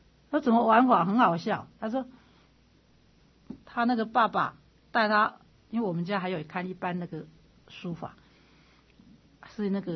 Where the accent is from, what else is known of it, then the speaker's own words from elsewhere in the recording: Taipei, Taiwan; 那我是台北的小孩子，就比较活泼啦